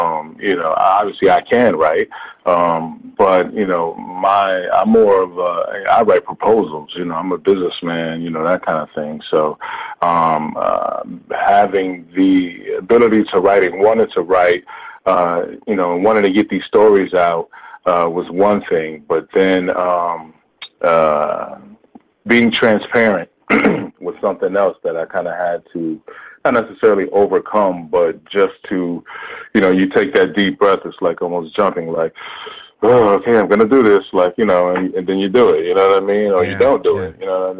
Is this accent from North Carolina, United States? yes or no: no; New York, United States; I'm from New York, you know, I love NY till I die, but I'd be lying if I said that West Coast doesn't chief the most.